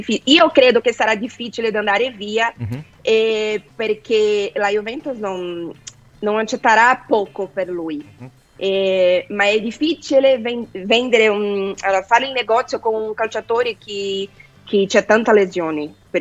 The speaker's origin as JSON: {"language": "Italian", "country": "Brazil", "second_language": "Italian", "lives_now": "Turin, Italy", "said": "io non sono una brasiliana tradizionale"}